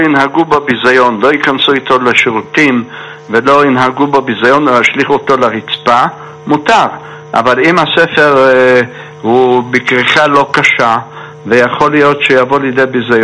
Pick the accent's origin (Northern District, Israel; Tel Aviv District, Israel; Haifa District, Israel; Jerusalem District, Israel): Jerusalem District, Israel; Jerusalem; ירושלמי, נולדתי בירושלים וגדלנו בין גדולי הרבנים, האשכנזים והספרדים.